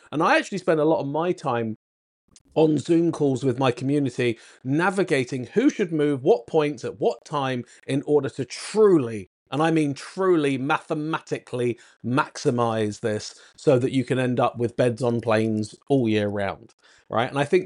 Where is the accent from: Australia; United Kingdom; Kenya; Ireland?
United Kingdom; accent: British; now in United States; if you ignore my British accent, I am an American citizen now and have been for many years.